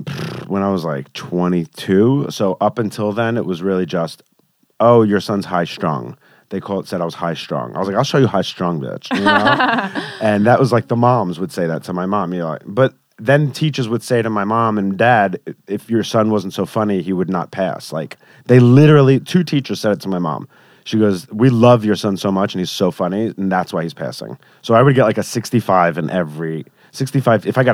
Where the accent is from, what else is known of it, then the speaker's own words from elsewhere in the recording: Valley Stream, New York, United States; also born or lived in Queens; I was born in Queens and then raised in Long Island, Valley Stream, which is like the first town.